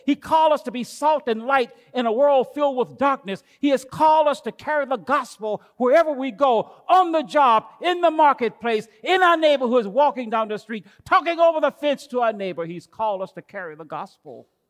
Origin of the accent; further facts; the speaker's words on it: the South, United States; I grew up in the South on a farm where cotton was the number one product that we raised.